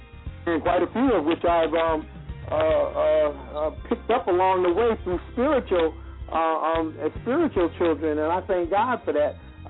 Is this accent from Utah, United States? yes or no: no; Buffalo, New York, United States; now in Newark, United States; he was back home in my hometown of Buffalo, New York